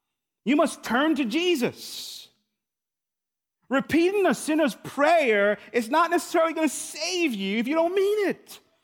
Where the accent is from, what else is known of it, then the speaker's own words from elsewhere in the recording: Louisiana, United States; there was this very famous evangelist from New Orleans. So I'm actually from Louisiana.